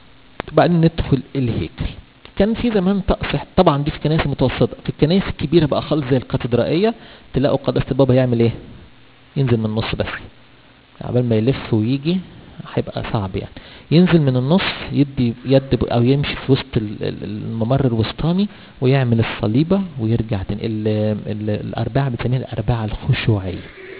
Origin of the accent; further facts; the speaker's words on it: Egypt; الحقيقه احنا عندنا في مصر مش عارف اقول تعبير ايه، ما بنعملهاش يعني